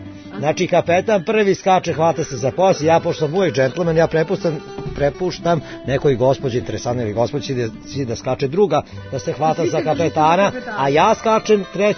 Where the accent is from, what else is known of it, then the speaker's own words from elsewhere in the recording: Perlez, Vojvodina, Serbia; ja sam odrastao tu u Perlezu na obodu rezervata. Tu sam odrastao, tako da sam ja jako dobro upoznat sa ovim krajem